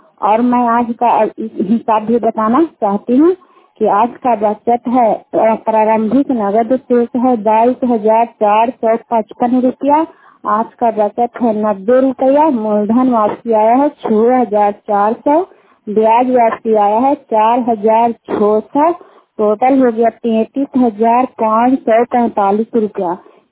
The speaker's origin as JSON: {"language": "Hindi", "town": "Sukhhariya", "region": "Bihar", "country": "India", "said": "सुखहरिया के रहने वाले हैं। रुखाई पंचायत चंदेव प्रखंड नालंदा जिला के"}